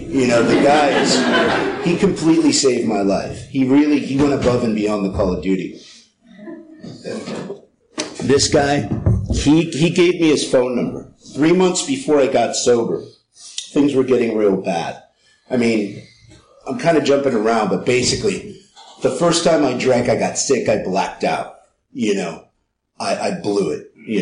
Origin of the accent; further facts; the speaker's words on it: San Francisco, California, United States; When growing up in San Francisco, I went to Sacred Heart High School.